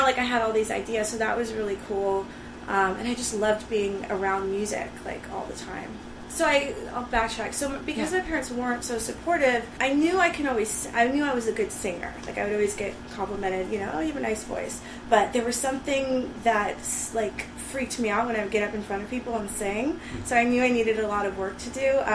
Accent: Los Angeles, California, United States; I'm from Los Angeles, originally a Valley girl. I went to UC San Diego.

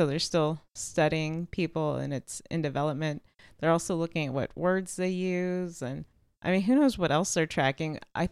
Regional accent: Houston, Texas, United States; I grew up in Houston.

